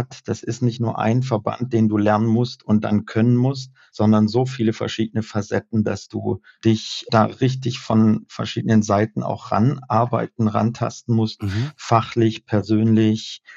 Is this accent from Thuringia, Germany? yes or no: yes; Thuringia, Germany; Und dann, das war damals in Thüringen, wo ich herkomme, auch ursprünglich.